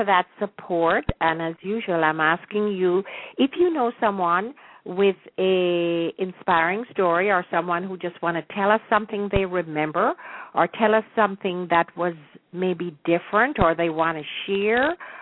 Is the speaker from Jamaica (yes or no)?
yes; Jamaica; moved away; all of us that were born and raised in Jamaica, even though we may not plan to go back to live, we always want to go visit